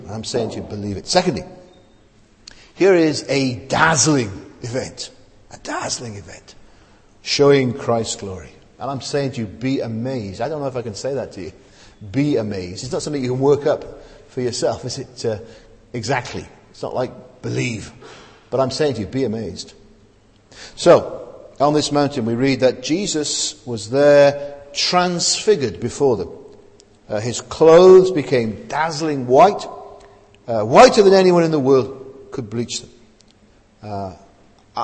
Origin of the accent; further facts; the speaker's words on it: Wales, United Kingdom; I'm a Welshman, but I don't think any Welshman is under any obligation to believe that.